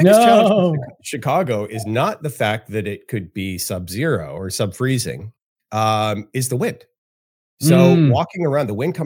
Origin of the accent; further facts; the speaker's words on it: Canada; now in United States; Because I grew up in Canada. We were always metric. And then now that I've been in the U.S. for so long, I'm constantly converting.